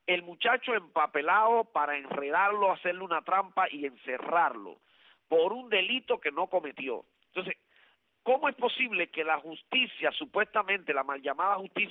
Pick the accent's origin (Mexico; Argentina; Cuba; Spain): Cuba; ciudadano cubano, y esto para todo ciudadano cubano que me escucha, esto es un peligro para nosotros como ciudadano cubano